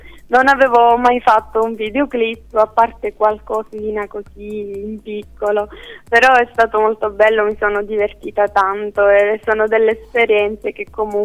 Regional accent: Sicily, Italy; soprattutto qui in Sicilia, perché appunto io sono siciliana

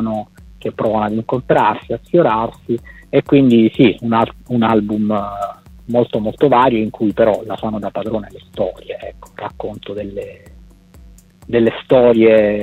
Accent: Taranto, Apulia, Italy; now in Bologna, Italy; a Taranto, che è la mia città d'origine, e poi a Bologna, che è la città dove attualmente vivo

